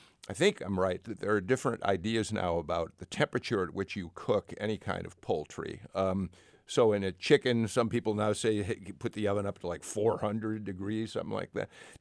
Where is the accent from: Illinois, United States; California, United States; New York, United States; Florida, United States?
Illinois, United States; Chicago; You're right. I'm a Chicagoan. What do I know?